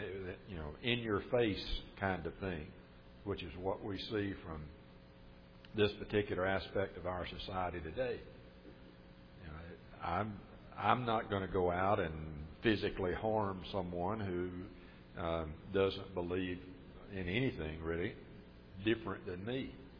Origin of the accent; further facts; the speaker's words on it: Alabama, United States; Most of you know I was raised in Winston County, just in the edge of Bankhead Forest